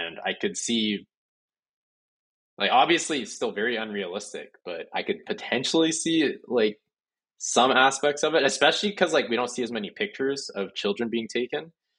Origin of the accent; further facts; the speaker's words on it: Canada; I think because we're Canadian, it might affect us more.